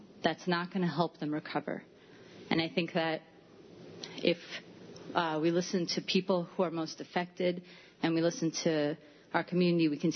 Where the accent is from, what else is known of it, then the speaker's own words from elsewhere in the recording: Freeville, New York, United States; I'm from Freeville.